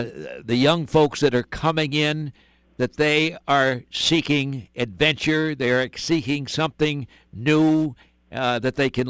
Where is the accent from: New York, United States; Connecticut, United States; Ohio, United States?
Connecticut, United States; Well, Jason, I grew up in Connecticut and remember Hartford in many different ways.